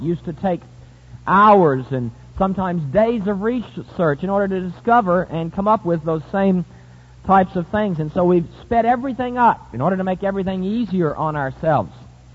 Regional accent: Virginia, United States; I feel like I'm in the South. I'm from Virginia. They were mashed potatoes there.

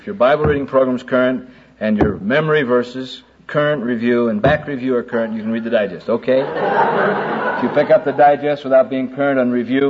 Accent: Albuquerque, New Mexico, United States; I'm from Albuquerque.

